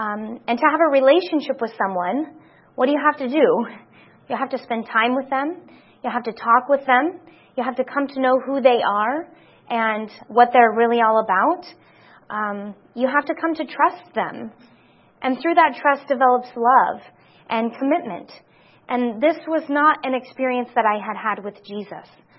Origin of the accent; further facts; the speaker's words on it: Wyoming, United States; I was seeing some fringe groups that I wasn't exposed to growing up in Wyoming.